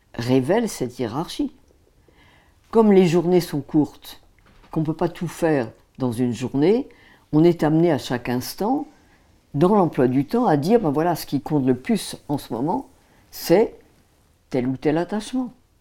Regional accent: France; J'appartiens, évidemment, à la France. Je suis française dans la carte d'identité.

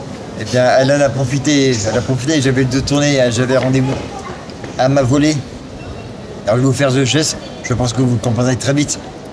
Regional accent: France; moi, je suis français, je sais parler ukrainien et russe.

